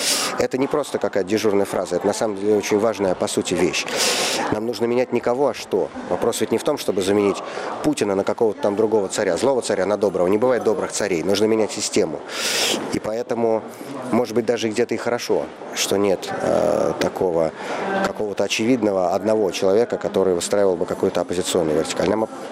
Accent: Moscow, Russia

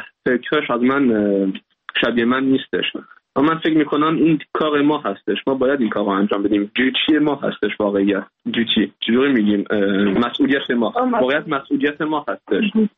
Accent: Iran; ما ایرانی هستیم، ما از خاورمیانه میایم

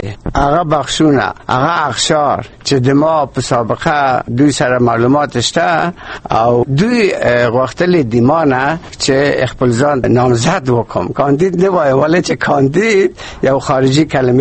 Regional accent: Kabul, Afghanistan; زه د کابل یم

